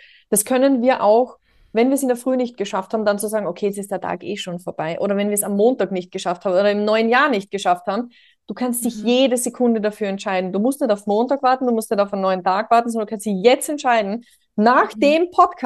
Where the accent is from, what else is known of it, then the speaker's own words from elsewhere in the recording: Austria; born there; ich bin in Österreich geboren